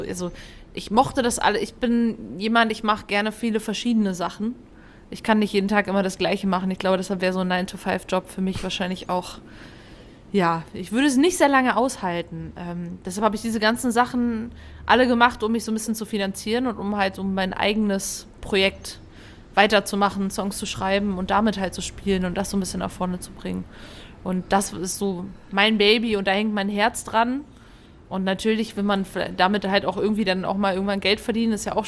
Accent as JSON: {"language": "German", "town": "Fulda", "region": "Hesse", "country": "Germany", "said": "ich komme ja aus Fulda."}